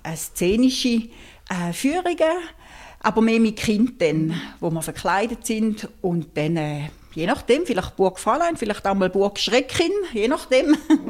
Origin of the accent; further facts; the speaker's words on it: St. Gallen, Switzerland; Ich komme aus St. Gallen. Ich bin 53